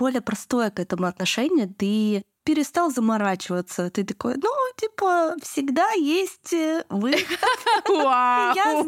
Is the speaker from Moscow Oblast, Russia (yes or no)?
no; Yekaterinburg, Sverdlovsk Oblast, Russia; Я из Екатеринбурга.